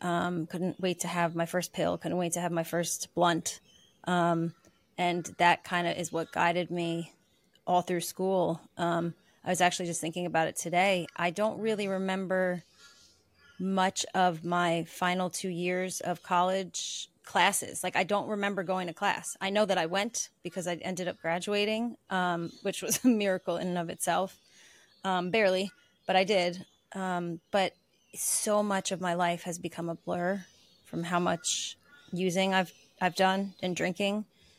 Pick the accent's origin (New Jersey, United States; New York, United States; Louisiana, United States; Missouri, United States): New York, United States; I'm from New York. I'm based in New York. I was born and raised